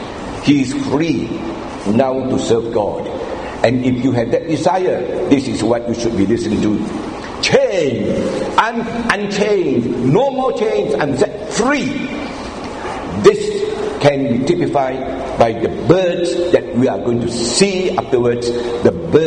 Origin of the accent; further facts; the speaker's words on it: Penang, Malaysia; now Penang, I come from Penang